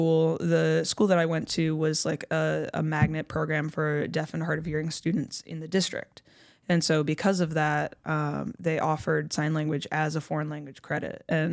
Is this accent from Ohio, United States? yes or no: no; Michigan, United States; I'm originally from Michigan, but I've been in the Atlanta area for the past 4 years.